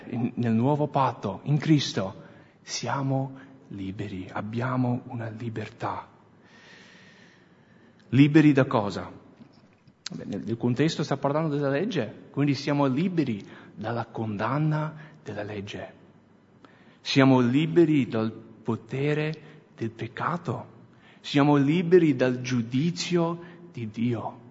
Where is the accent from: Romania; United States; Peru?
United States; Italian is a second language; now in Italy; Se non avete sentito il mio accento, sono americano. E per noi americani la libertà è quasi più importante dell'ossigeno, vero?